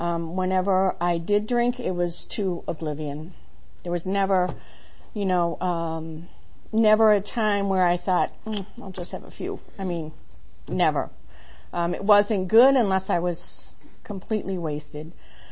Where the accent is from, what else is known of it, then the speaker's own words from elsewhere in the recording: Massachusetts, United States; also born or lived in Texas; now in Georgia, United States; I'm not from Georgia. I was born in Texas. My dad was in the Air Force, and then when he retired, we moved to Massachusetts, where my mother was from and all her family was from. I was two.